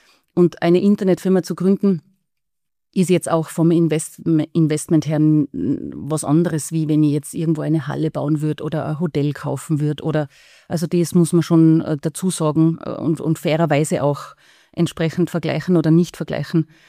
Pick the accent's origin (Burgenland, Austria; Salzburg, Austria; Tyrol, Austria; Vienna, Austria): Tyrol, Austria; wo man noch nicht wirklich von einer Startup-Szene gesprochen hat bei uns in Tirol oder auch in Österreich.